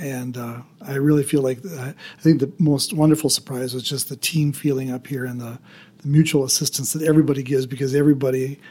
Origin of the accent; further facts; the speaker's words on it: Manitowoc, Wisconsin, United States; also born or lived in Michigan / Japan / California; now in Milwaukee, United States; I grew up in Manitowoc, but I've been kind of all over. My places of service were Michigan and Japan and California, as well as many years here in the Milwaukee area.